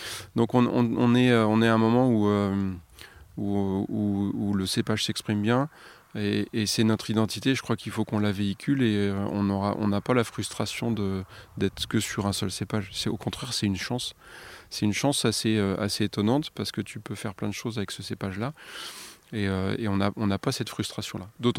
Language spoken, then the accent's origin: French; Nouvelle-Aquitaine, France; on est de la Loire, tu as la Vienne devant nous. La Vienne, c'est affluent de la Loire par le sud. On vient du Limousin, nous.